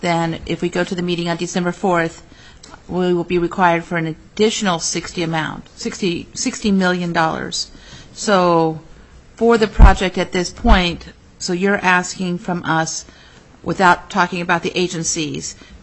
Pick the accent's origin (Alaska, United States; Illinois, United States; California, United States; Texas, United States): Alaska, United States; North Pole; I'm from North Pole. We ask differently.